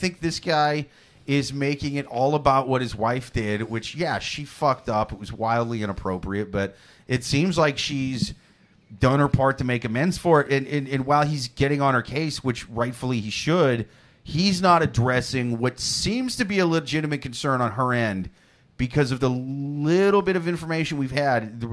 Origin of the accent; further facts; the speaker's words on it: United States; I'm an American.